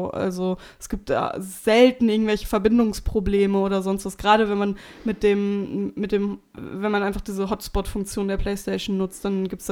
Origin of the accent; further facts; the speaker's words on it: North Rhine-Westphalia, Germany; Ich komme aus Westfalen, was soll ich sagen?